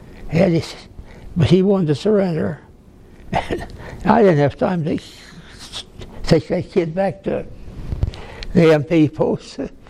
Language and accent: English; England, United Kingdom; Yeah, I'm English.